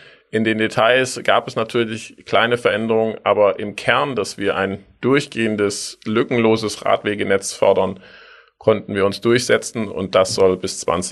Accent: Tübingen, Baden-Württemberg, Germany; Ich bin in Tübingen aufgewachsen, da gab es den 5-Minuten-Bus-Takt und wir sind nur Bus gefahren.

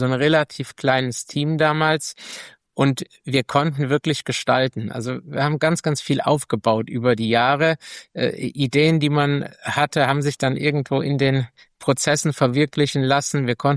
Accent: Siegen, North Rhine-Westphalia, Germany; ich bin 49 Jahre alt, bin verheiratet, habe einen 15-jährigen Sohn, komme aus Siegen, also das ist so in etwa 80 Kilometer weg von Gießen

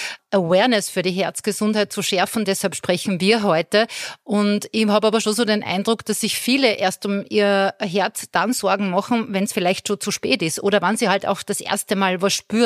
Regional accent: Austria; passt schon, wie man bei uns in Österreich sagt.

